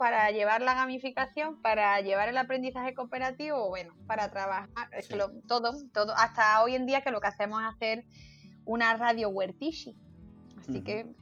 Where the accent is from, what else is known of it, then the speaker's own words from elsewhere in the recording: Córdoba, Andalusia, Spain; now in El Puerto de Santa María, Spain; Aunque yo soy cordobesa y me vaya a escuchar más de una vez hablar así con la boca muy abierta. Pero ya llevo 5 años viviendo en el puerto de Santa María